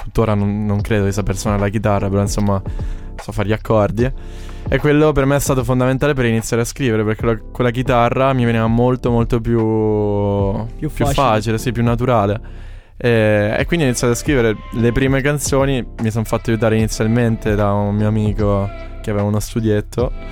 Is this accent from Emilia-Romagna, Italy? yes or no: no; Civitanova Marche, Marche, Italy; io vengo da Civitanova Marche, non vengo da Milano, da Torino, cioè un paesino